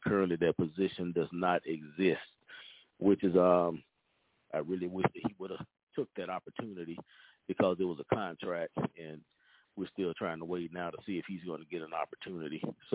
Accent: Louisiana, United States; I'm from Louisiana, so congratulations to my Louisiana State brother

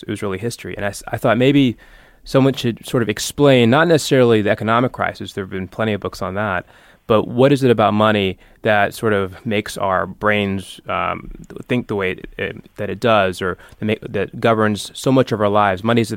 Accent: Atlanta, Georgia, United States; now in New York, United States; I live in New York, and I'm originally from Atlanta.

